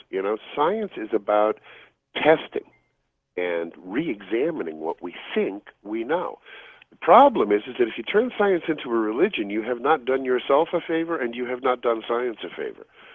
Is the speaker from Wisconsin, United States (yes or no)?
no; Colorado, United States; moved away as an adult; also born or lived in Greenwich, Connecticut / Illinois; now in Los Angeles, United States; I was born in Greenwich, Connecticut, grew up in Illinois, and then Colorado.